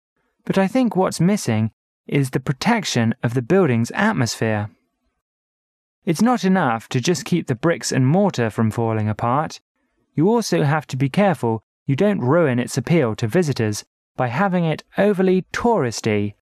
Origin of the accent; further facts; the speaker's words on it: Harbin, Heilongjiang, China; I will tell you about a building in my hometown, Harbin.